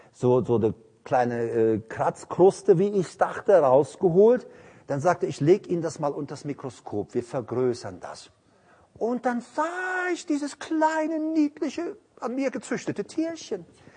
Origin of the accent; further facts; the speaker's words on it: Paraguay; Weißt du, ich komme ja aus Paraguay. Und weißt du, ich bin mal, bei uns als Kinder, wir laufen viel barfuß, die Erwachsenen auch.